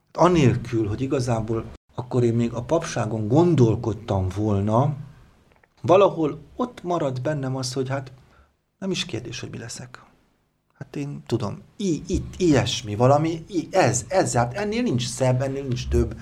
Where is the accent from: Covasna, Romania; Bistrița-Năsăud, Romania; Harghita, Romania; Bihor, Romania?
Bihor, Romania; Tărian; also born or lived in Oradea; Nagyváradon születtem, viszont a gyermekkorom vallásosságát Köröstarján határozta meg. Édesapám szülei Köröstarjánban éltek.